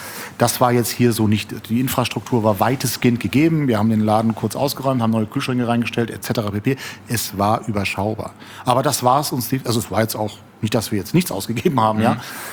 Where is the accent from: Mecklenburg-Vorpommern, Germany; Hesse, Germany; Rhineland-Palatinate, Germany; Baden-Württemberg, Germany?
Hesse, Germany; Frankfurt; Ich glaube, also wir sind ja Frankfurterin so. Wir lieben unsere Stadt.